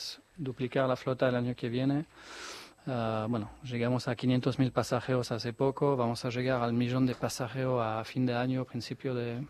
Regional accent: Geneva, Switzerland; de Ginebra, sí.

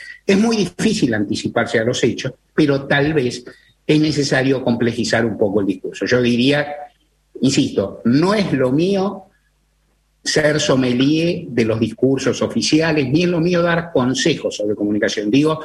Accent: Buenos Aires, Argentina; como porteño que soy, no dejo de serlo

